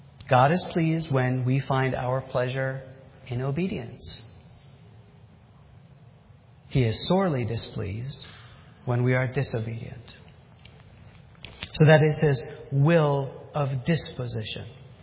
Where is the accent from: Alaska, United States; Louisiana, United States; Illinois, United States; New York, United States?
New York, United States; I was in my living room watching the ticker tape parade, and I was from New York.